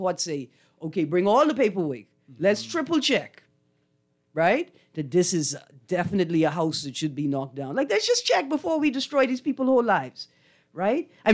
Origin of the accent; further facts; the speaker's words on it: Fresh Creek, Central Andros, Bahamas; Reclaim my Andros heritage. I'm from Fresh Creek.